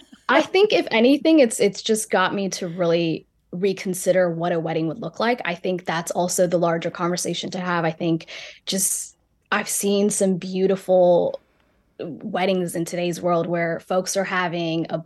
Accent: North Carolina, United States; I'm Ethiopian, and I also mentioned that I'm also from North Carolina, so I have this cultural mix of having Southern traditions, but also coming from this beautiful ethnic culture

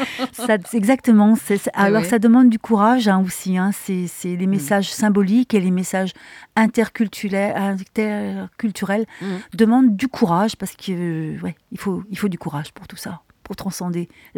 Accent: France; nous avons aussi nous-mêmes des racines à honorer en tant que Française.

